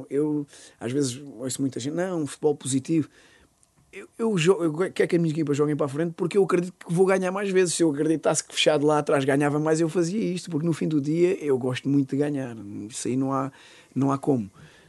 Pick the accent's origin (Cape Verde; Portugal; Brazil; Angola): Portugal; Alentejo; eu tenho muito daquilo, sou muito alentejano em muita coisa. A comida, a forma de estar, o convívio, beber um copo com os amigos, isso é muito dessa infância, porque vi fazer os costumes, os hábitos, sou um orgulhoso alentejano